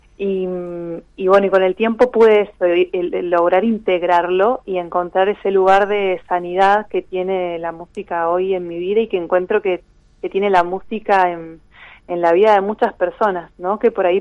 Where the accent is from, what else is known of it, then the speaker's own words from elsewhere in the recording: El Chaltén, Santa Cruz, Argentina; Por mi territorio que es Santa Cruz y sobre todo la cordillera. Entonces, yo soy de Chaltén